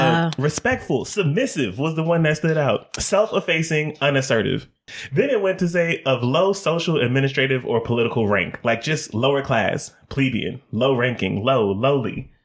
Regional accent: Atlanta, Georgia, United States; And we're from East Atlanta.

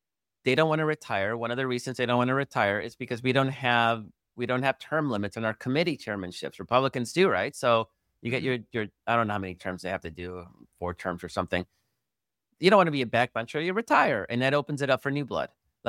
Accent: Chicago, Illinois, United States; I was just in Chicago because, you know, I'm originally from Chicago.

